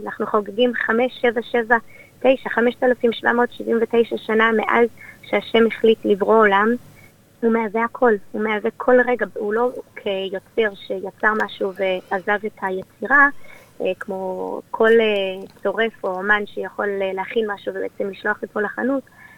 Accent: Jerusalem, Jerusalem District, Israel; accent: Israeli; also born or lived in Melbourne, Australia; נולדתי במלבורן, וגדלתי שם עד שהייתי בת 10, המשפחה המורחבת שלנו בארץ, אז המשפחה שלי עשתה חזרה, עלייה לארץ, תושבים חוזרים, וכן, גדלתי בארץ, בירושלים

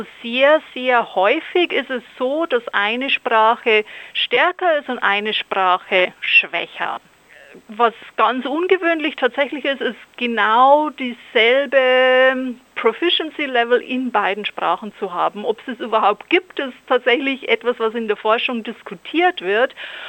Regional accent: Bavaria, Germany; first language Bavarian; German is a second language; Also ich bin ganz einsprachig im Bayerischen aufgewachsen und meine erste Fremdsprache ist also das Hochdeutsche.

